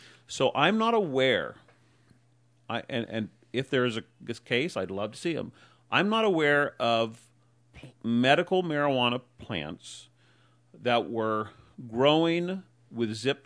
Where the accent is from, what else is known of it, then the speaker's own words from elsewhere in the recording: Garberville, California, United States; people that I've known my entire life because I was raised in Garberville